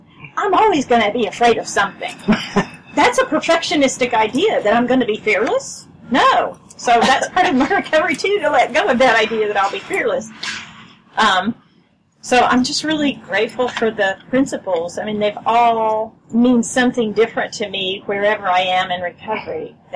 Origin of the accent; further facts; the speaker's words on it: Austin, Texas, United States; I'm from Austin.